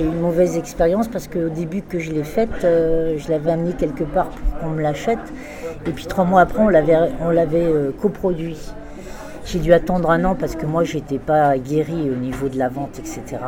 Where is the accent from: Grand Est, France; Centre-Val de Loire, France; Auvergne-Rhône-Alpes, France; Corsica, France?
Corsica, France; il y en a qui ont réservé parce que je suis corse.